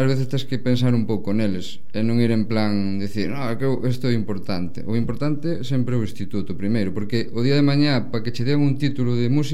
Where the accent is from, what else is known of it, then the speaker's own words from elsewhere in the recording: Galicia, Spain; Porque eu son de Orense, son orensano, son da Baixa Limia.